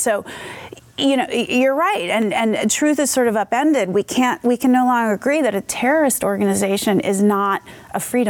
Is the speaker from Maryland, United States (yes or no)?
no; Philadelphia, Pennsylvania, United States; Philadelphia, my hometown, which is maybe why I paid some attention to it.